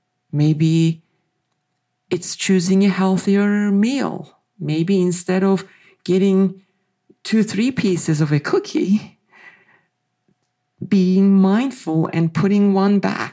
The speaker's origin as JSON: {"language": "English", "country": "Turkey", "tie": "born or raised there", "moved": "yes", "lives_now": "United States", "said": "I was born and raised in Turkey. That's a country known for its rich culture and the history and its mosaics. So that heritage has shaped me in profound ways. So today, I do live in the United States"}